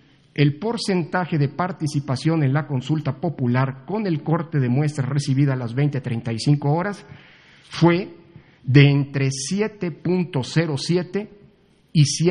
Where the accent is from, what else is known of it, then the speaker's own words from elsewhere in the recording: Mexico; Como mexicanas y mexicanos, todas y todos